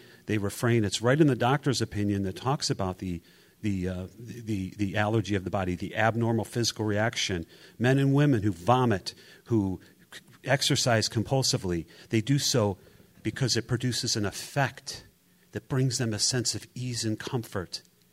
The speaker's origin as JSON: {"language": "English", "town": "Chicago", "region": "Illinois", "country": "United States", "said": "I'm a recovered compulsive reader. I'm from Chicago."}